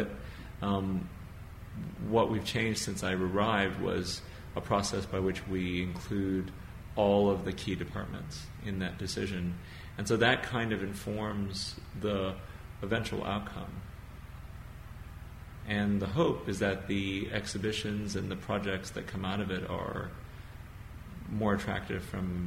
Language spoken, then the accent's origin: English; Hawaii, United States; I grew up in Hawaii in the 70s, 80s. I've seen it. Hawaii was not an easy place.